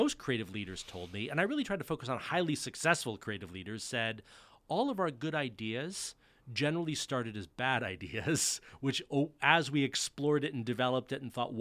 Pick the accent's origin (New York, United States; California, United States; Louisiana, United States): California, United States; I grew up in Silicon Valley, maybe before it was called Silicon Valley